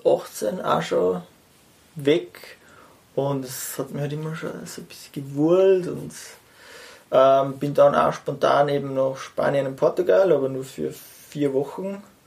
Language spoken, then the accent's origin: German; Zell am See, Salzburg, Austria; born there; ich wohne jetzt in St. Georgen. Im Attergau. Geboren bin ich ursprünglich in Zell am See